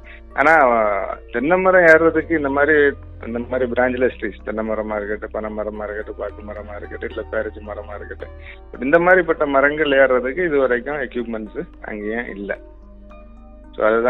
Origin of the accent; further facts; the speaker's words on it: Nagercoil, Tamil Nadu, India; என்னோட சொந்த ஊர் வந்து நாகர்கோயில், கன்னியாகுமரி மாவட்டம்.